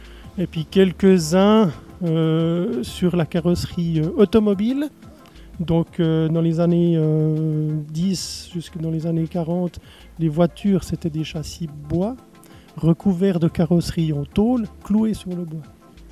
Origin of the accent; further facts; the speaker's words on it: Chavannes-près-Renens, Vaud, Switzerland; moi j'ai grandi région lausannoise, à Chavannes, près Renan, dans un grand immeuble de 64 appartements, mais entouré de verdure, une rivière.